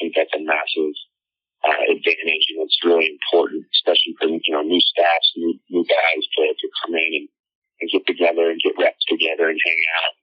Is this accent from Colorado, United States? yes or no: yes; Colorado, United States; And just growing up in Colorado near the Air Force Base, you know, I had a lot of friends who had military fathers and military mothers. I come from a military family myself.